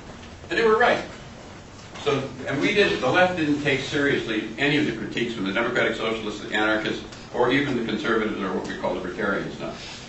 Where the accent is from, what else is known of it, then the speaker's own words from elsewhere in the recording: Racine, Wisconsin, United States; and I'm from the Midwest, I'm from Racine